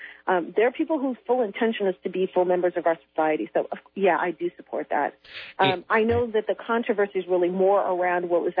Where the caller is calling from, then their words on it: London, United Kingdom; I am calling you from London, England.